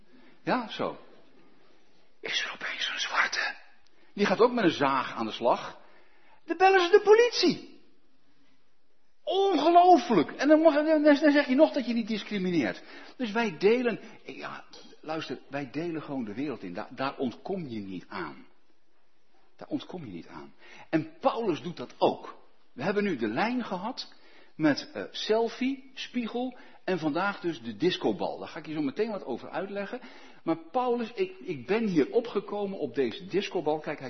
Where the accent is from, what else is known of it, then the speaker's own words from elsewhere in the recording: Netherlands; Daar zijn wij natuurlijk veel te netjes voor, als Hollanders.